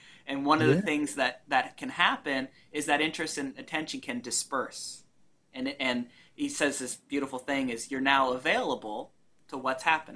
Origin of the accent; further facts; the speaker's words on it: United States; we're not British, we're American, so we're a little more rough with each other.